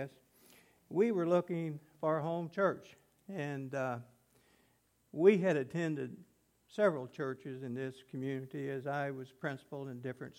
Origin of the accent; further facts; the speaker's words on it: Flat River, Missouri, United States; You know, I'm from Flat River. Esther Church? You know, those old rivalries, boy, if you grew up in the Lead Belt, you understand.